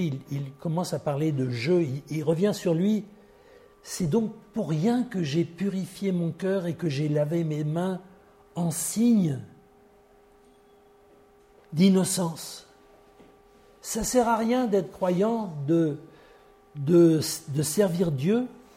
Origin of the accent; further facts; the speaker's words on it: France; Je suis un râleur aussi, je suis français.